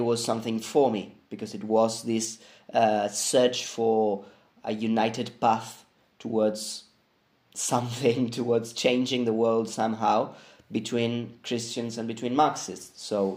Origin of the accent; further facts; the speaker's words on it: Buenos Aires, Argentina; I'm 27 years old. I'm from Buenos Aires, Argentina.